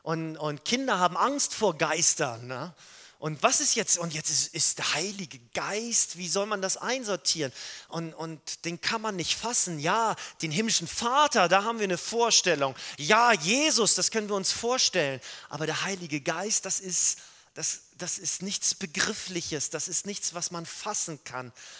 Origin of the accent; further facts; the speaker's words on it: Schleswig-Holstein, Germany; Wir haben das heute Mittag gehabt bei uns in Schleswig-Holstein.